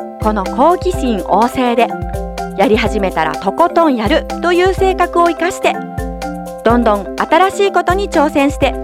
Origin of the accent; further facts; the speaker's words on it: Kasugai, Aichi, Japan; also born or lived in Tokyo; 東京生まれ、3歳まで東京で、その後は愛知県春日井市で育ちました。